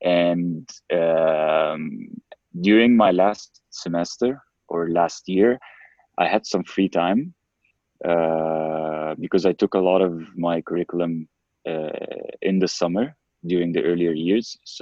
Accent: Cairo, Cairo Governorate, Egypt; also born or lived in Prague; So I'm from Cairo, Egypt. I spent all my life basically in Cairo. I only spent like 3 or 4 years in Prague back when I was super young. I've been raised and born in Cairo.

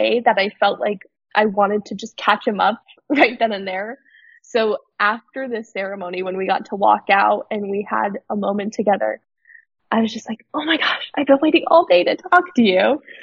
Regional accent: Arizona, United States; because we're all from Arizona, out of town.

